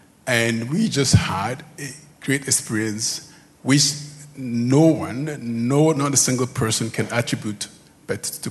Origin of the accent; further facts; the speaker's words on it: Ghana; now in United States; I'm originally from Ghana, and I've been in the U.S. for, boy, many years.